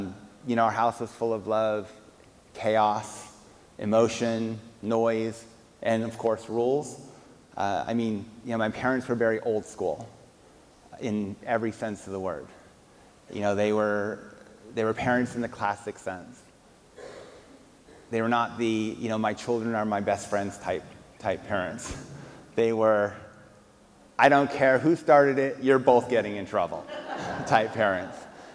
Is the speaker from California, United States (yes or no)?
yes; California, United States; I was born here in Orange County at St. Jude's Hospital. I actually have never left. I've lived within a 5-mile range my entire life. From Anaheim Hills, Brea, Yorba Linda, Anaheim, and I don't think we will ever leave.